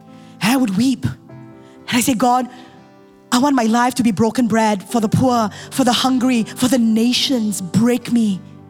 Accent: Singapore; I'm born and bred in Singapore, never saw tribes before.

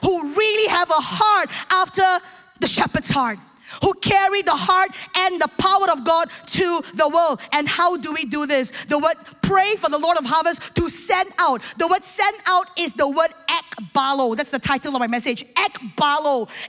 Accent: Singapore; it's one thing to hear from me as a Singaporean who was being sent out to the nations to church plant and do these things

